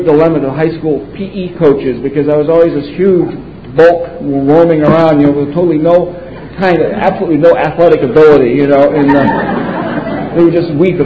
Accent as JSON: {"language": "English", "town": "Orange County", "region": "California", "country": "United States", "tie": "born or raised there", "said": "I grew up out in Orange County behind the curtain."}